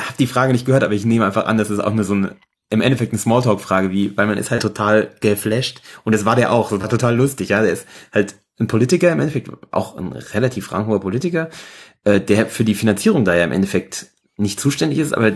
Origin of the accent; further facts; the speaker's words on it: Germany; wir sind ja beide Deutsche, können wir auch Deutsch reden.